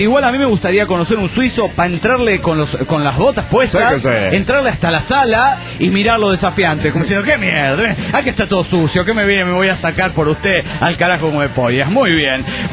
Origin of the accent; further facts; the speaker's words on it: Barcelona, Catalonia, Spain; de Barcelona, España.